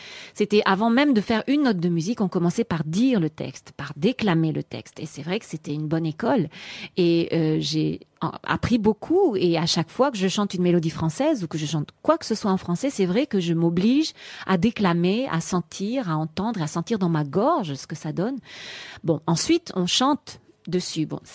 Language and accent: French; France; En tant que français, c'est la moindre des choses qu'on se fasse comprendre.